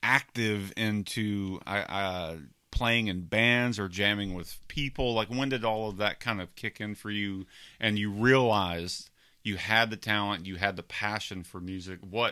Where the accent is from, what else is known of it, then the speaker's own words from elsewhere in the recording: Bowling Green, Kentucky, United States; When I grew up in Bowling Green, Glasgow seemed to be like, I kept hearing about musicians and a lot of activity coming out of this little tiny town, back then it was.